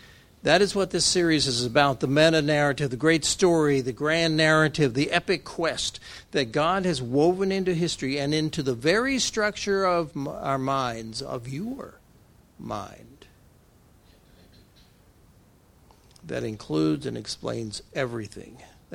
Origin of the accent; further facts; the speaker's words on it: Texas, United States; Now, that didn't mean a whole lot to me growing up in the Texas Panhandle.